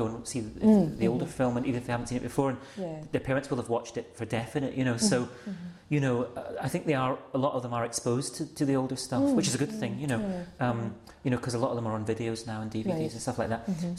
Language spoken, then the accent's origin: English; Glasgow, Scotland, United Kingdom; also born or lived in England; when we moved up from England, the voices in Glasgow are very different, you know. And so, you know, my elder siblings spoke in Yorkshire accents, of course, because they were teenagers and they'd already been, you know.